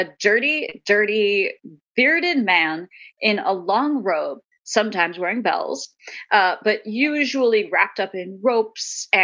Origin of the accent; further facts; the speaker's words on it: Pennsylvania, United States; It's from where I grew up in Pennsylvania.